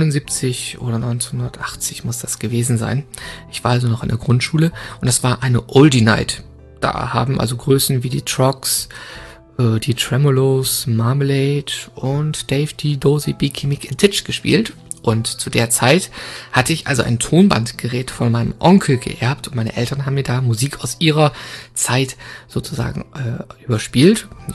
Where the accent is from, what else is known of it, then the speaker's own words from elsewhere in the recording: Bremerhaven, Bremen, Germany; now in Giessen, Germany; 1990 das Abitur an Karl von Ossietzky Gymnasium, also Schulzentrum Karl von Ossietzky in Bremerhaven gemacht